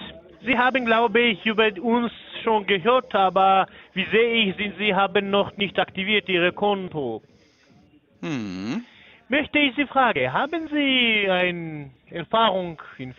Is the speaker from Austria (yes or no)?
no; Poland; German is a second language; now in Germany; Ich rufe von Deutschland, aber ich bin aus Polisch. Ich bin Polisch. Ich habe Deutsch-Volkszugehörigkeit, aber Polisch-Staatsgehörigkeit.